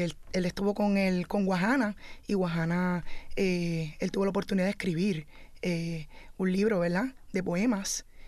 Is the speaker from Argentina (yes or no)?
no; Puerto Rico; nuestra identidad cultural, como ¿verdad?, como puertorriqueños que somos